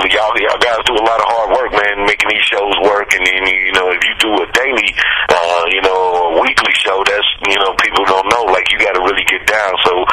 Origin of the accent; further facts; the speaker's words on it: St. Louis, Missouri, United States; now in Los Angeles, United States; I grew up in St. Louis like that, but my real team is the Steelers.